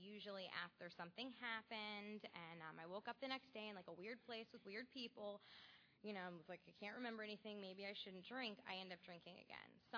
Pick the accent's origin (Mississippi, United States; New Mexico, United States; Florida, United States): New Mexico, United States; Albuquerque; born there; So I was born in Albuquerque, New Mexico, lived there for like a couple of years, nothing to like develop memories or anything like that.